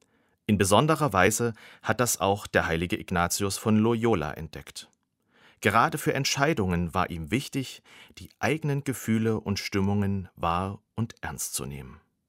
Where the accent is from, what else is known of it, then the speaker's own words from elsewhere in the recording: Dresden, Saxony, Germany; Ich bin gerade erst aus dem Zug in meiner Heimatstadt Dresden ausgestiegen.